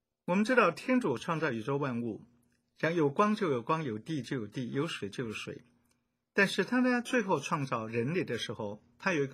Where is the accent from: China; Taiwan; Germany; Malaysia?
China; 而且还有我们中国人就是多子多孙啊